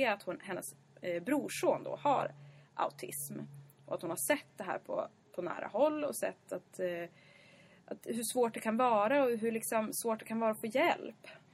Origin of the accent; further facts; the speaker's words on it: Sundsvall, Västernorrland County, Sweden; Sundsvall. Mm, det är några som har undrat var vi kommer ifrån.